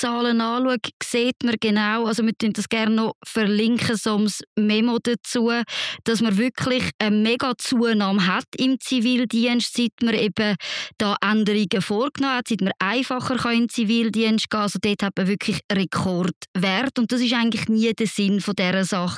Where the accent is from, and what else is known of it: Switzerland